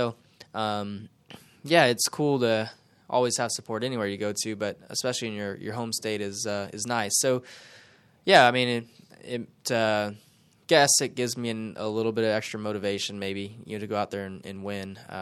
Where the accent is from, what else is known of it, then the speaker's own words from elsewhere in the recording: California, United States; It's California, Southern California. I'm from Northern, so it's still 6.5 hours or so from where I grew up.